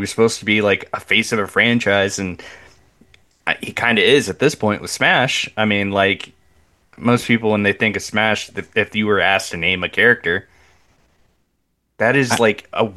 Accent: the South, United States; Like, I'm from the South, man. Like, I don't get to see that much.

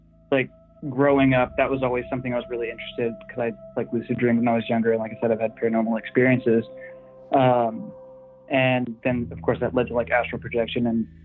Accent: Austin, Texas, United States; I'm from Austin, Texas.

